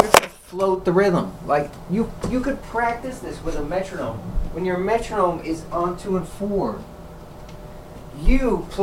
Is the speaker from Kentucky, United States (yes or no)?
no; New York City, New York, United States; depending on where you live, like, growing up in New York City, like, 196 is, yeah, it's all right.